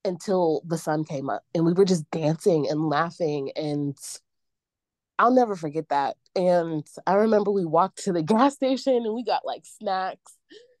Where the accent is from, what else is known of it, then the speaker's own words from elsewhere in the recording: Pittsburgh, Pennsylvania, United States; So I feel like growing up in Pittsburgh as a Black child takes a lot of mental fortitude, especially if you are not, if you can't assimilate easily.